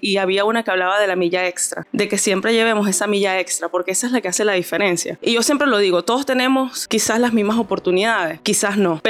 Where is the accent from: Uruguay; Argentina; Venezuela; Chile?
Venezuela; Entonces ya no somos ciudadanos solamente de Venezuela, somos ciudadanos del mundo a los que son venezolanos.